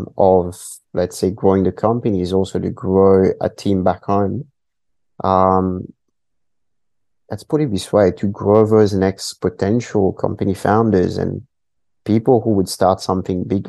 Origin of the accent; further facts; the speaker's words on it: Mauritius; now in Australia; Sure. Look, I'm Mauritian, born and raised in Mauritius, and it's been 8 years of living in Australia